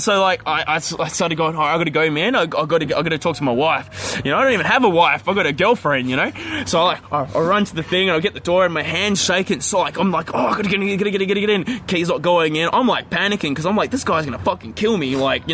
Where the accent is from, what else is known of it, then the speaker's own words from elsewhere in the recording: Australia; oh, no, I'm not, man. I'm from Australia.